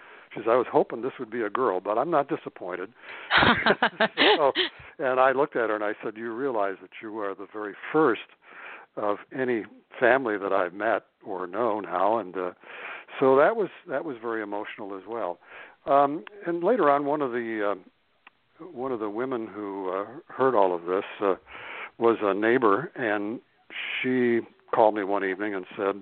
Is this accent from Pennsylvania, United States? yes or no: no; Detroit, Michigan, United States; born there; and I was born here in Detroit, and then she went back to the Upper Peninsula